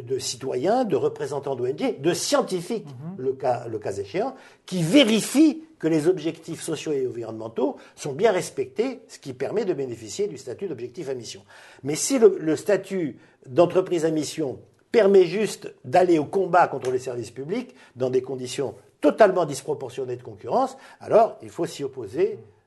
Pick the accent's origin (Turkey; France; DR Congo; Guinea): France; pas de manière incidente comme chez nous en France